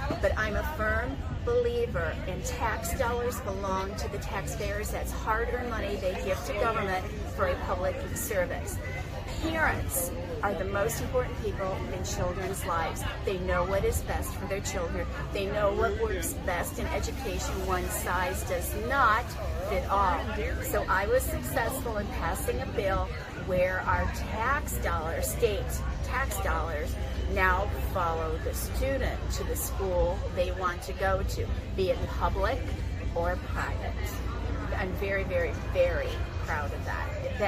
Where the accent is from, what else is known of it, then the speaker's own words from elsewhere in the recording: Bainbridge, Ohio, United States; I grew up here in Geauga County. My husband and I are from Bainbridge.